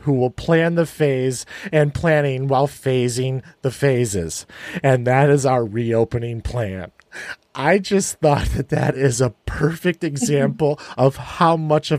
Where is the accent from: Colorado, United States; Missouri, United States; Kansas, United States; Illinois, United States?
Illinois, United States; we grew up together in the South Suburbs of Chicago